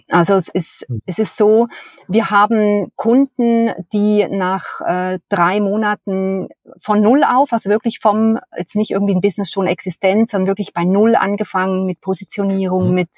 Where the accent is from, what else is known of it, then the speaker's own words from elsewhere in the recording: Switzerland; ich glaube, als Schweizerin, ich würde gerne mal mit Roger Federer vor dem Kamin sitzen